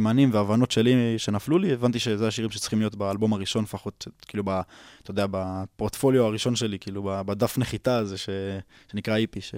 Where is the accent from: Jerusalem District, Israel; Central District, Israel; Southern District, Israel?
Central District, Israel; Hod HaSharon; בן 22 מאוד השרון.